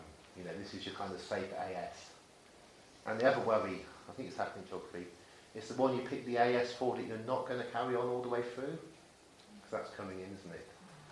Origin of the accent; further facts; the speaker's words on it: Oxford, South East England, United Kingdom; And then growing up in Oxford, it's just really clearly a divided city, and you are your geography in this city.